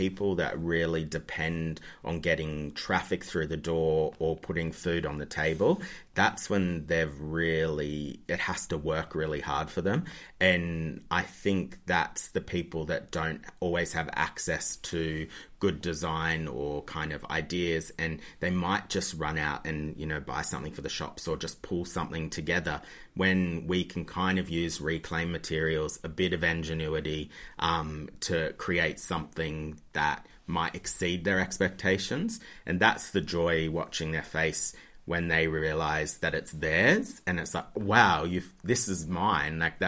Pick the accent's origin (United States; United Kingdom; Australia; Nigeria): Australia; Apart from rearranging the furniture and picking colours of my room, Australians are so less adventurous in design. I think because we have such a co